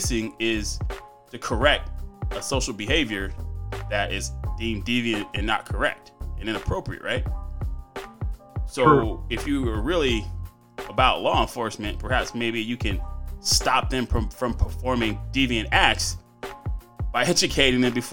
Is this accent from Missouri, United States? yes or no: no; Los Angeles, California, United States; You know, I grew up in South Central.